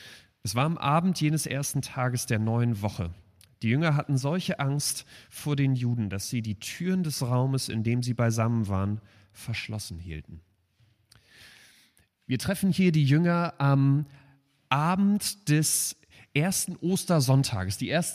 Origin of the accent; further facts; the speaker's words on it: Germany; obwohl ich als Deutscher geboren bin, irgendwie hat die Viertelseite Holländisch in mir mein Fußballherz erobert.